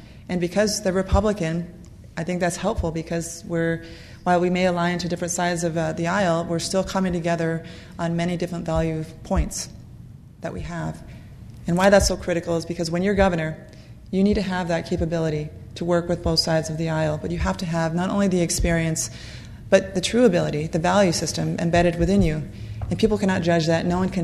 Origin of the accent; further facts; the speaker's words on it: Pocatello, Idaho, United States; I'm a mother of two from North Idaho, businesswoman. I was born and raised all up and down the state. I grew up horseback riding in Pocatello